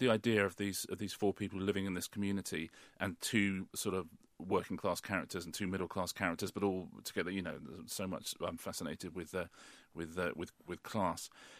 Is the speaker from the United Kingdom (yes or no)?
yes; United Kingdom; I grew up in the British working class, and now I'm very, very, very much in the British middle class.